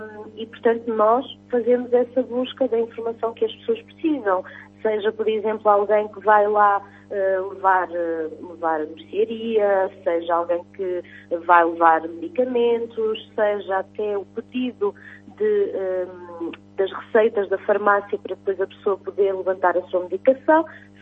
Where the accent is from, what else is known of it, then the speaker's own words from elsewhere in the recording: Ovar, Aveiro, Portugal; also born or lived in Lisbon; now in Vagos, Portugal; Bem, eu sou criada no distrito de Aveiro. Eu nasci em Ovar, vivi em Ovar praticamente toda a minha vida.